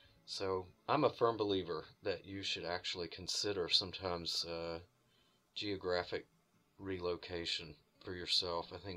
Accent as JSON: {"language": "English", "region": "Virginia", "country": "United States", "tie": "born or raised there", "also_born_or_lived": "Boston", "moved": "as an adult", "said": "I mean, I grew up in the South, in Virginia specifically, and then after college moved to Boston and stayed there for about 15 years."}